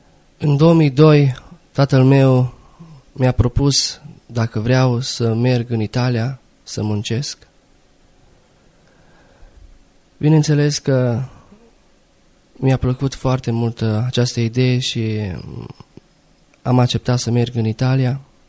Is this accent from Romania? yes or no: yes; Zalău, Sălaj County, Romania; m-am născut într-o familie creștină ortodoxă, am 23 de ani, sunt din Zalău